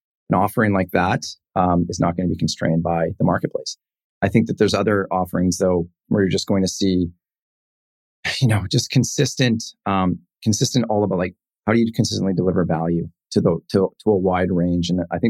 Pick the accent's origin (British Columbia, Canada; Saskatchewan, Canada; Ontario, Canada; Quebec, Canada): British Columbia, Canada; Penticton; something really exciting that's coming to the Okanagan, Penticton, this is my hometown.